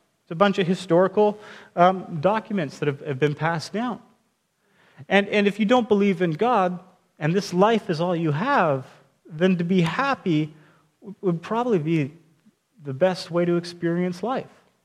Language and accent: English; Alberta, Canada; I grew up in Alberta, so that, they're a little bit more conservative than here